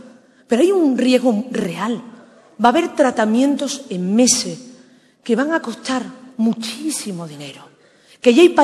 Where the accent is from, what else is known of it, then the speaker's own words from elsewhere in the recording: Andalusia, Spain; Yo me siento orgullosa de ser andaluza, muy orgullosa. Me siento orgullosa de mi acento, me siento orgullosa de mis orígenes humildes